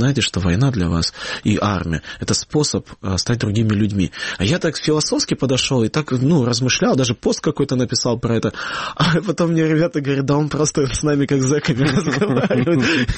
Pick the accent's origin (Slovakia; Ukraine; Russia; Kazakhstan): Ukraine; Yevpatoria, Crimea; Я говорю, ну, из Евпатории. Он говорит, Евпатория, ну, Одесса. Я говорю, ну, Крым.